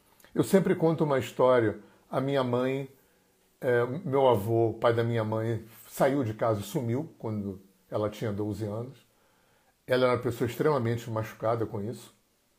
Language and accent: Portuguese; Brazil; Eu sou brasileiro, eu sou homem, eu sou pai, eu sou idoso